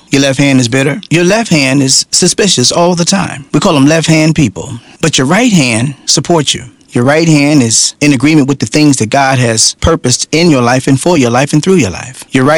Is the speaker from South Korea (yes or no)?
no; East Coast, United States; a Kangol hat cracked to the side because I'm from the East Coast.